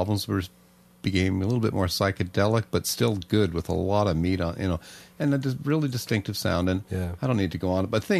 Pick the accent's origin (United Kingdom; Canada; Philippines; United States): Canada; I can do it because I'm from Canada.